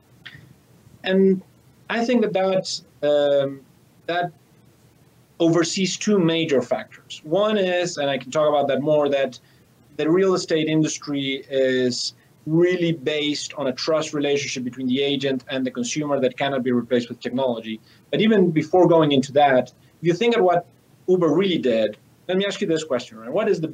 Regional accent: Argentina; I'm from Argentina, so very much south.

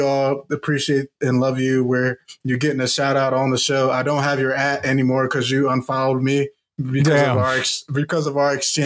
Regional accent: East Coast, United States; I'm from the East Coast. That's my only excuse.

